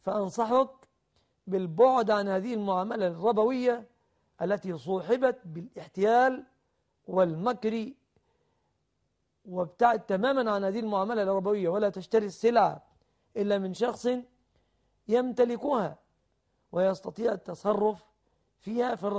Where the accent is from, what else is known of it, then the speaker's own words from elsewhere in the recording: Egypt; أعني أن ما يسميه الناس كتب الكتاب في بلادنا مصر لا يكفي